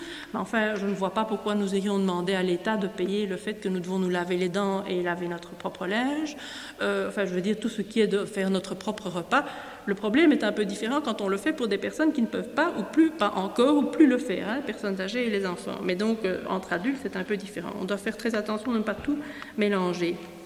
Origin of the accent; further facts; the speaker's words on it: Belgium; ou chez nous, en Belgique, ça commence à 3 ans, avec les jardins d'enfants